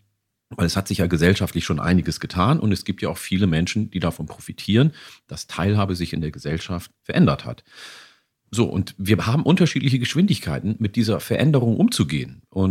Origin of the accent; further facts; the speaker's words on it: Ethiopia; first language Oromo; German is a second language; Weil zu Hause spreche ich Afan Oromo, das ist meine Muttersprache, meine Vatersprache, meine erste Sprache.